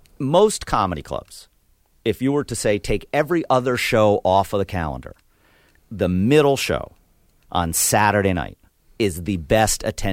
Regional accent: New York, United States; Outside of Schenectady.

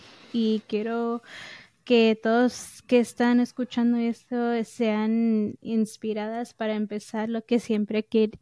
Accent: New York, United States; yo crecí en Nueva York. Soy hija de mexicana, de moreliana, de Michoacán. Y Morelia es como mi segundo lugar

